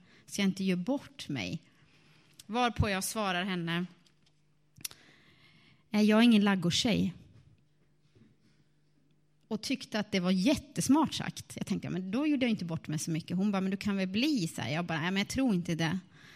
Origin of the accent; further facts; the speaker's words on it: Gävleborg County, Sweden; also born or lived in Jönköping; Men sen har jag varit på andra platser. I Jönköping blev det 14 år. Annars är jag uppifrån Hälsingland, uppe i södra Norrland. Så där av min dialekt kanske ni träder igenom här idag.